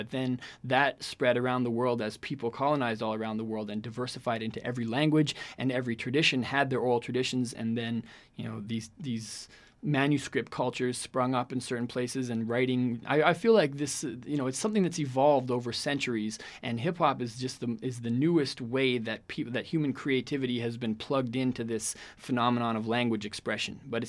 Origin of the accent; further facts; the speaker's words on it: Canada; I come from Canada